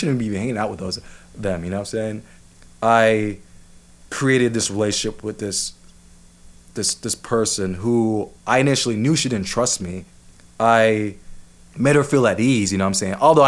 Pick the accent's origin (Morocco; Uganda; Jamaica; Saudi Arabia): Jamaica; now in California, United States; I came from, meaning I was born in Jamaica, coming to America, and then moving to California, you know what I'm saying? And I'm like, what is this whole being black thing? You know, I'm Jamaican, you know, I'm Jamaican American.